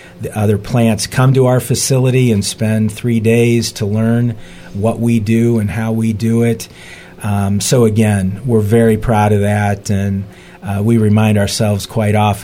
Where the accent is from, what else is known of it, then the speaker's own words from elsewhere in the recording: Canton, Ohio, United States; Well, I am not a Indiana native. I grew up in Canton, Ohio, so most people know the Pro Football Hall of Fame.